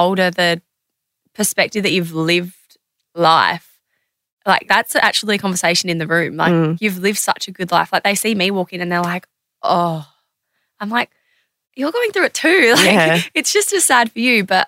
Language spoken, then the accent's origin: English; Adelaide, South Australia, Australia; I'm from Adelaide